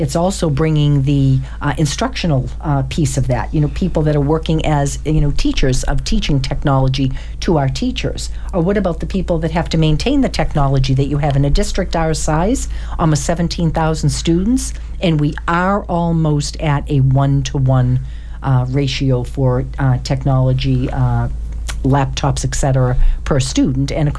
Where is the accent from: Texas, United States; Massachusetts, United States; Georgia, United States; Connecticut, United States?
Massachusetts, United States; Randolph; So I grew up in Randolph, and my parents sent me to Cardinal Spelman when I was a ninth grader back in 1969. And Randolph then was kind of a little bit of a sleepy town